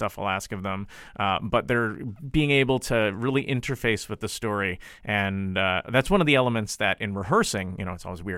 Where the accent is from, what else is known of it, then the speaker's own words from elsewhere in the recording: Winnipeg, Manitoba, Canada; So myself, I come from Winnipeg, and then have been working as the co-artistic director of Vancouver's Instant Theatre until last year.